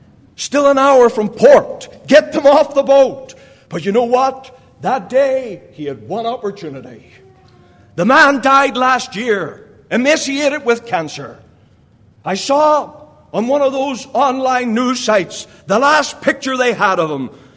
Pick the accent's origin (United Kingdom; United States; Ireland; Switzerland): Ireland; And originally, I'm from Ireland.